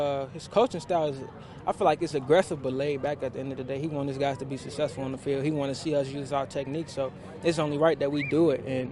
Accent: Chicago, Illinois, United States; I mean, I'm from Chicago, so I just do me, represent myself.

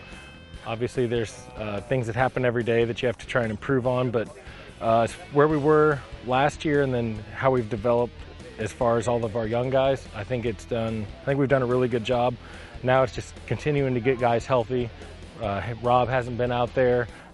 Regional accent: Missouri, United States; I was from Missouri, so I have a permanent house back there.

